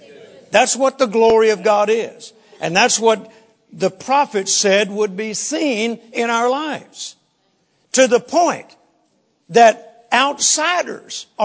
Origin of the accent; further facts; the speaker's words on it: Shreveport, Louisiana, United States; also born or lived in Vicksburg, United States; where I grew up in Shreveport, Louisiana, we moved from Vicksburg to Shreveport when I was a young boy. But I spent my summers in Vicksburg with my grandparents.